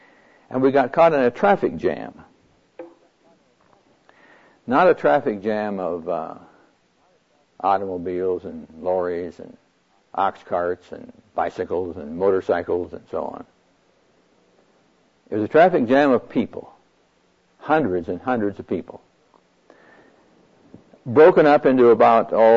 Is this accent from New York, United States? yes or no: no; Neola, Iowa, United States; Now, I'm from Neola, Iowa, population 900. I'm not used to this kind of stuff.